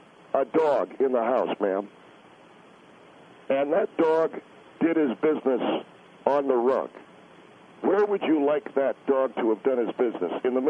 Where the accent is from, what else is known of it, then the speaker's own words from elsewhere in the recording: Albuquerque, New Mexico, United States; No, not originally. Actually, I'm from New Mexico.